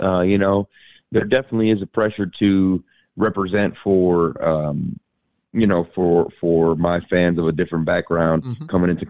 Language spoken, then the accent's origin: English; Miami, Florida, United States; but I grew up in Miami, Florida. I'm second generation Cuban American. My grandparents came over from Cuba after the Castro regime took over.